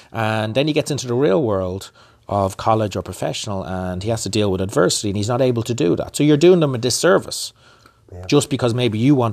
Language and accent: English; Dublin, Leinster, Ireland; I grew up in Dublin playing for a club called Belvedere Football Club